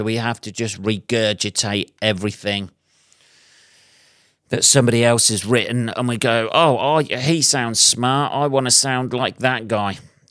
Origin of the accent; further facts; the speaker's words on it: England, United Kingdom; I like England, right? I'm an Englishman. I class myself as an Englishman. Here I am. You know, an Englishman with a skinhead and I'm white.